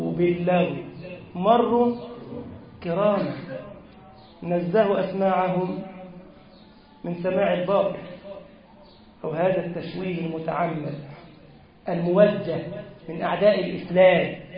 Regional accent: Egypt; اللهم اغفر لنا ذنوبنا وإسرافنا في أمرنا، واحفظ بلدنا مصر يا رب العالمين.

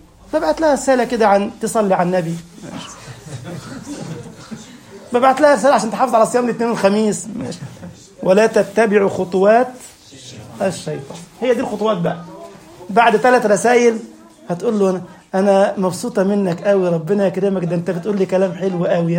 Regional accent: Egypt; فإحنا عندنا في مصر يقول لك اللفظ سعد

